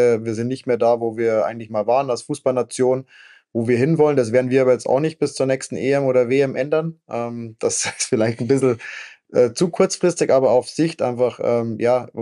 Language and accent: German; Oberaudorf, Bavaria, Germany; Also ich komme aus Oberaudorf, aus so einem kleinen Dorf.